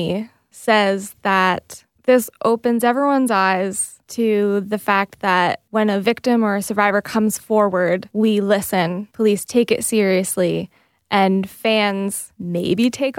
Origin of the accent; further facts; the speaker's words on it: London, Ontario, Canada; I'm a Londoner